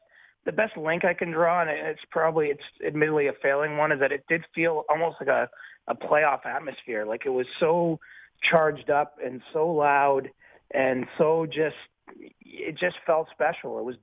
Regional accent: Canada; as a Canadian, I don't often sing the Star Spangled Banner out loud at any point.

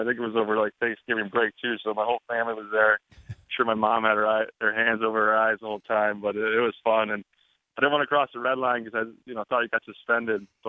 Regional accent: St. Louis, Missouri, United States; also born or lived in Denver, United States; Yeah, well, I was born in Denver, and I moved to St. Louis when I was one.

